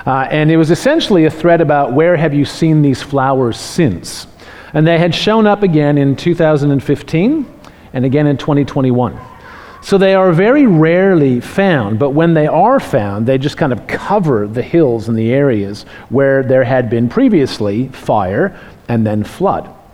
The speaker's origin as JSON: {"language": "English", "country": "Canada", "lives_now": "Australia", "said": "And I recognize that I'm from Canada, maybe that's why I find it so fascinating"}